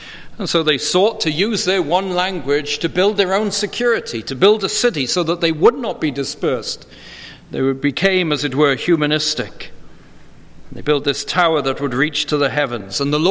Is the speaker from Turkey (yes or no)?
no; United Kingdom; moved away as an adult; now in United States; growing up in the United Kingdom, spending a year studying in Germany, living now 16 years in the United States